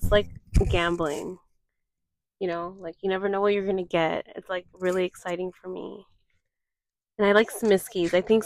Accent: Philippines; since we're both Filipino.

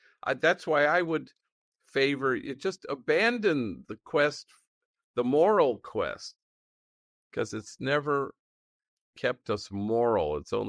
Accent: Los Angeles, California, United States; I mean, I'm 70 years old. I was born and raised in Los Angeles.

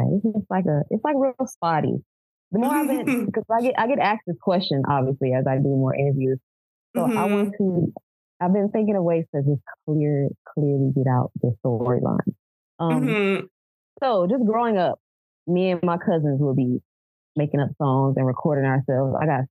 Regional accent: Jacksonville, Florida, United States; Well, I'm from Jacksonville, Florida. That's like in North Florida.

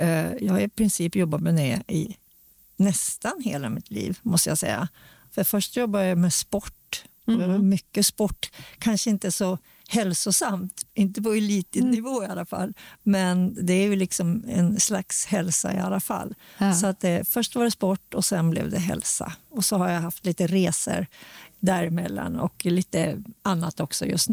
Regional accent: Hudiksvall, Gävleborg County, Sweden; born there; där jag är född i Hudik då.

